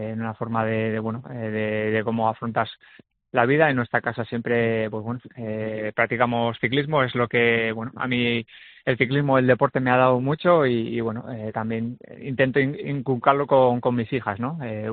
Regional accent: Basque Country, Spain; nací muy cerca de San Sebastián y tengo buenos recuerdos de mi infancia allí

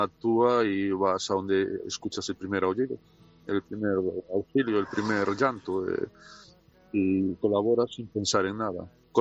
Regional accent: Galicia, Spain; como los gallegos guardamos todo para adentro.

